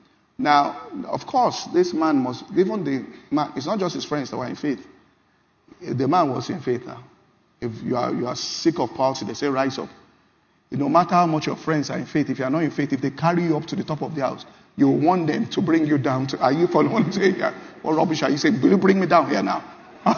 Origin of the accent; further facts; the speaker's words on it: Nigeria; a good number of us were Nigerians. We came from Nigeria.